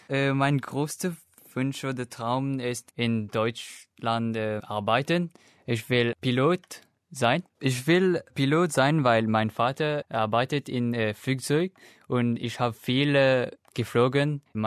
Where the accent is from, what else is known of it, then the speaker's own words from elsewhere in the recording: Mauritius; German is a second language; ich komme aus Mauritius. Mauritius ist ein kleinen Insel in den Indian Ocean. Ich bin 17 Jahre alt und ich bin natürlich im Jahr 1998 geboren.